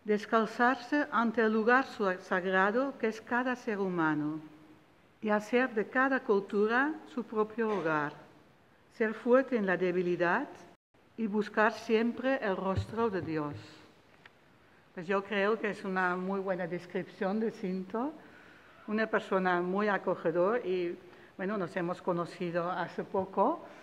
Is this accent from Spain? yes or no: no; Netherlands; Spanish is a second language; moved away; also born or lived in Switzerland; Soy holandesa, por los que no me conocen, y he vivido muchos años en Suiza, entonces el castellano a veces pues hago algunas faltas, que me perdonan. Hablo muchas lenguas, pero todo de manera imperfecta.